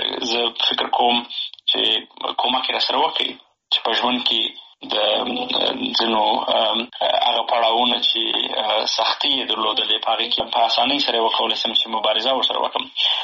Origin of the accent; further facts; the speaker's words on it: Helmand, Afghanistan; also born or lived in Bagram / Pakistan / Kandahar / Nangarhar; فامیل هجرت ته اړ شوی وو پاکستان ته تللي وو د یو څه موده ورې وخت د هغې نه وروسته بیا بېرته راغلي یو په هلمند کې. نو خاپوړې مې په هلمند کې کړي دي.